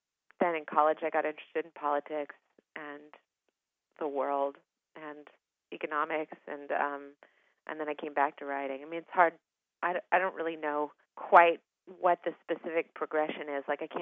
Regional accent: Eugene, Oregon, United States; I mean, I grew up in Eugene, Oregon, I should say, which is, you know, it was a very sweet place to be a child.

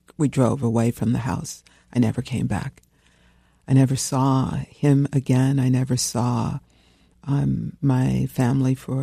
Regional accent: Brooklyn, New York, United States; So I grew up here in New York, in the People's Republic of Brooklyn. And so I grew up amidst a lot of violence, a lot of poverty.

